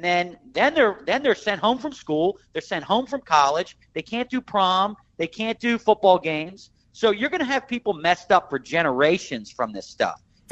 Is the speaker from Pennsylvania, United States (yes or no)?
yes; Philadelphia, Pennsylvania, United States; So, look, I'm Irish guy from Philly.